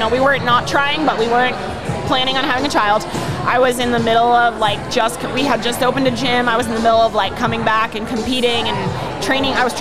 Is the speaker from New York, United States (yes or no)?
yes; Staten Island, New York, United States; I grew up in Staten Island, New York. You know, New York City, basketball is kind of like one of the things we do.